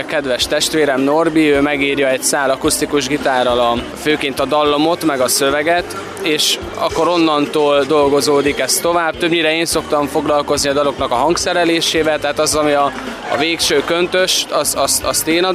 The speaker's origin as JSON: {"language": "Hungarian", "town": "Gheorgheni", "region": "Harghita", "country": "Romania", "said": "ami is kisváros, ahonnan jövünk Gyergyószent Miklós"}